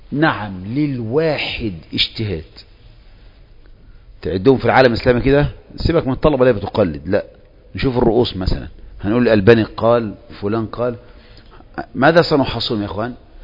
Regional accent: Egypt

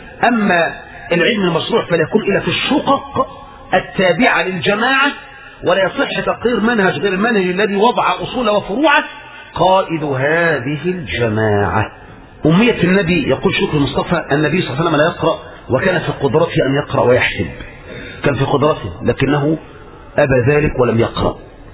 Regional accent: Egypt; also born or lived in Saudi Arabia; اثرنا نعيش في مصر وتركنا السعوديه نعيش في مصر

